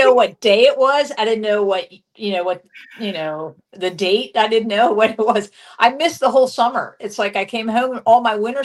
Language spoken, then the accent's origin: English; York, Pennsylvania, United States; And because I was from York, Pennsylvania, they said